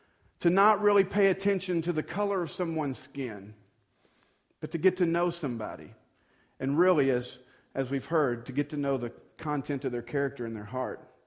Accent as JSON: {"language": "English", "region": "the South", "country": "United States", "tie": "born or raised there", "also_born_or_lived": "Texarkana", "said": "even though I grew up in the South in the 80s"}